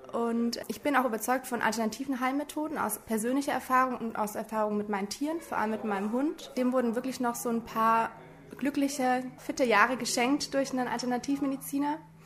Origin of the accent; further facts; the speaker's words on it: Hamburg, Germany; Nee, ich muss fahren. Ich komme aus Hamburg.